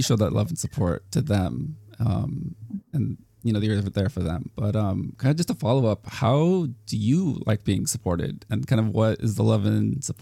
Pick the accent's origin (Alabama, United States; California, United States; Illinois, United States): California, United States; I'm from California and I'm a mod with the Dive Discord.